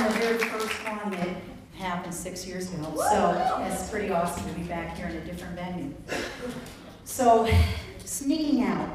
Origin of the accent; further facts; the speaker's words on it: East Coast, United States; And I grew up on the East Coast, and there were a lot of roads then. Not like on an island where you're limited, okay?